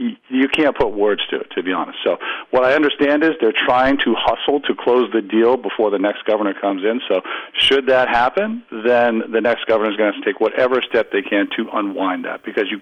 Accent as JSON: {"language": "English", "region": "Maine", "country": "United States", "tie": "born or raised there", "said": "When I grew up in Maine, and, you know, my whole family grew up here"}